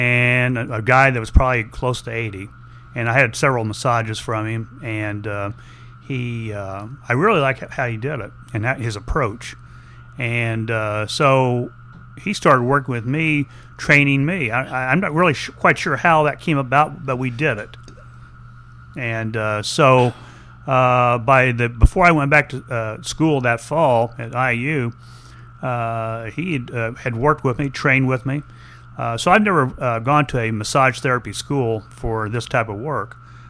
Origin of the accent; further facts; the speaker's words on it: French Lick, Indiana, United States; French Lick, Indiana.